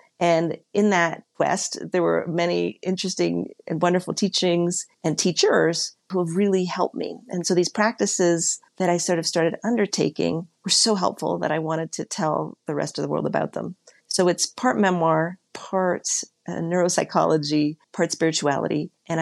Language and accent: English; Albuquerque, New Mexico, United States; I am a physician from Albuquerque, New Mexico